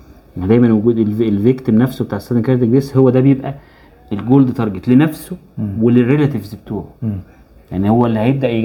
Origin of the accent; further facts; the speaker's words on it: Egypt; زي ما اتفقنا احنا عندنا في مصر